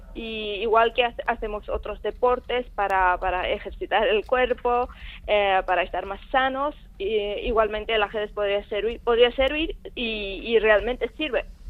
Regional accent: Georgia; en mi país de origen, en Georgia, hay un boom de niños y niñas

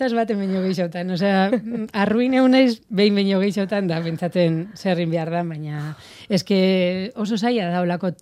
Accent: Eibar, Basque Country, Spain; ni Eibartarra naiz eta Eibar da plaza honena

